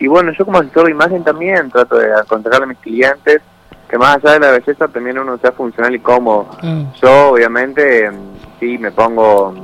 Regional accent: Salta, Argentina; also born or lived in Buenos Aires / Córdoba; yo soy porteño, nací en Buenos Aires, bien. Después a los 12 años fui a vivir a Salta.

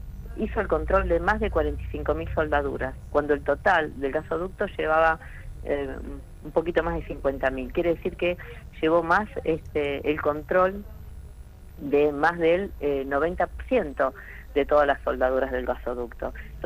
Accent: Argentina; tenemos un recurso humano como argentinos

